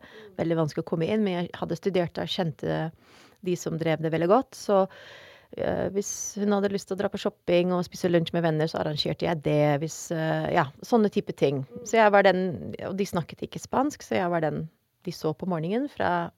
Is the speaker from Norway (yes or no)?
no; Madrid, Community of Madrid, Spain; also born or lived in London / Netherlands; Men vi flyttet fra Madrid, så hadde jeg barnehage i London, og så hadde jeg grunnskole i Nederland.